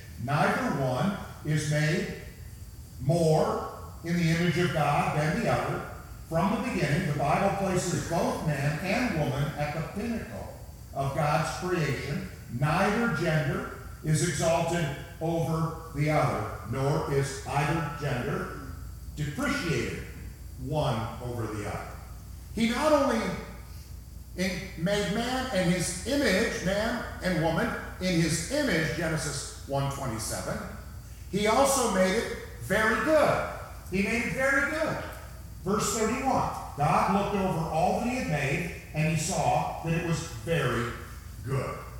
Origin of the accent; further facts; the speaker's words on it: Indiana, United States; born there; I was born in Indiana. I like being in Indiana, but he didn't ask me about it.